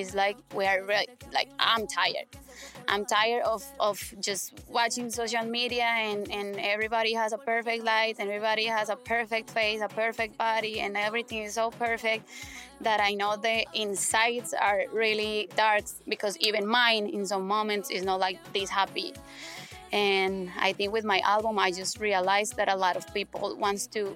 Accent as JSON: {"language": "English", "country": "Colombia", "said": "I'm from Colombia"}